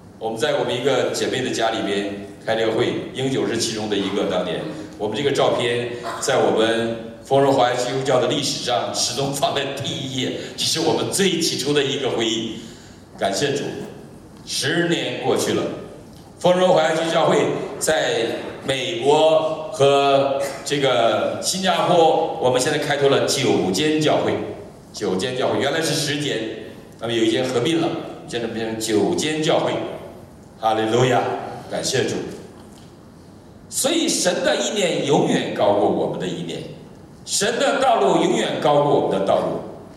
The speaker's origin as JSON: {"language": "Chinese", "region": "Northeast China", "country": "China", "said": "我们东北人实在勇敢就是勇敢"}